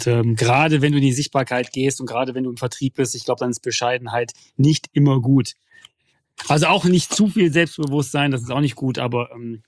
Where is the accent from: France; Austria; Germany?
Germany; Wuppertal, North Rhine-Westphalia; Also ich bin ja so der inoffizielle Oberbürgermeister von Wuppertal. Ne? Also ich bin ja gebürtiger Wuppertaler. Die schönste Stadt der Welt